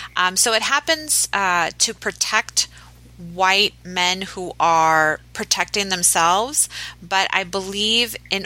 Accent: Texas, United States; So again, we have news out of Texas. It is my home state. I still do love it, but man, am I shaking my head at my home state an awful lot these days.

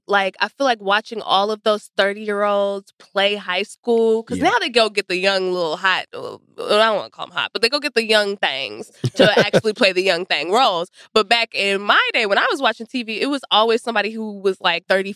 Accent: Texas, United States; Mississippi, I'm from Texas.

